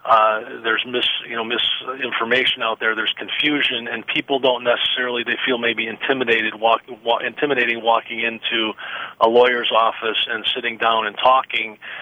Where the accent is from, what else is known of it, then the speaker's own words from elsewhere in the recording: Detroit, Michigan, United States; You mentioned … from my hometown of Detroit.